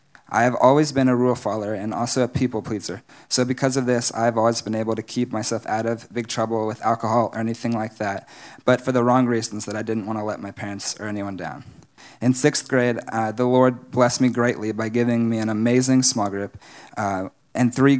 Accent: Dallas, Texas, United States; I was born on August 14, 1999, in Dallas, into a solid Christian family where I have grown up going to Watermark since I can remember.

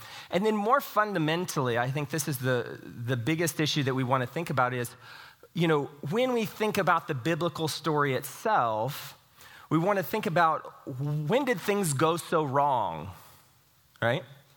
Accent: Texas, United States; I know culturally a lot of us, especially growing up in Texas, you just take it for granted

